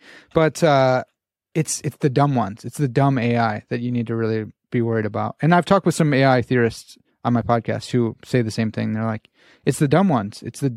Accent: United States; It's Pensees, but I'm an American swine, so I say Pensees.

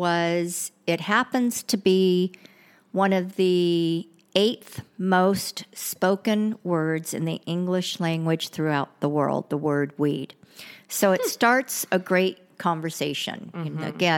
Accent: California, United States; now in Paso Robles, United States; I'm originally from SoCal, but I fell in love with the Central Coast, and every time I'd go back to SoCal, I had this feeling of being homesick.

